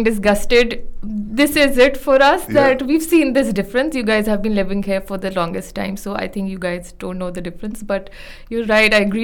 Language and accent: English; Pakistan; moved away; I came from Pakistan, and it's been almost 3 years here.